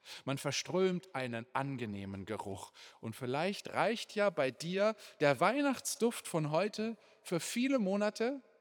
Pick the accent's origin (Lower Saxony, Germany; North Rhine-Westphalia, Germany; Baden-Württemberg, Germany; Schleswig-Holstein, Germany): Baden-Württemberg, Germany; ich komme ja auch noch aus Baden.